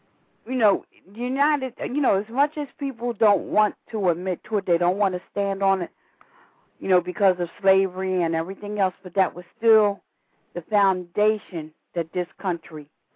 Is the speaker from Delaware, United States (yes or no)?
yes; Hockessin, Delaware, United States; Now, I'm from Hockessin, Delaware.